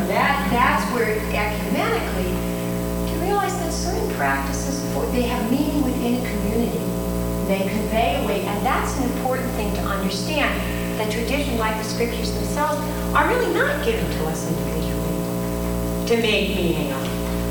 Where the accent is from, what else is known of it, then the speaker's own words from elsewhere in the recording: East Coast, United States; I grew up on the East Coast, and I went to Gettysburg Seminary.